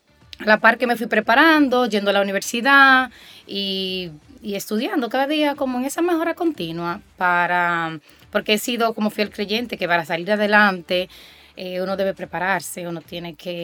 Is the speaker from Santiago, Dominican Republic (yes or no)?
yes; Santiago, Dominican Republic; now in Puerto Plata, Dominican Republic; nací, me crié en Santiago, estudié toda mi vida, entonces ahora en los últimos años vivo entre Santiago y Puerto Plata, en un campo de Puerto Plata, orgullosamente.